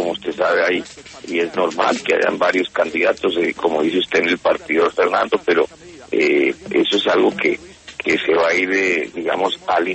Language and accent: Spanish; Colombia; como colombianos